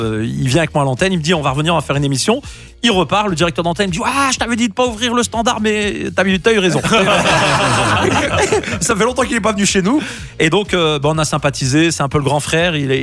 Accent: Nantes, Pays de la Loire, France; je viens de Nantes

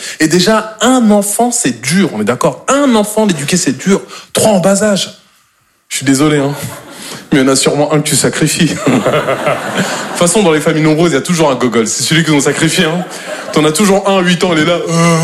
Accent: Normandy, France; Moi, je suis normand de base

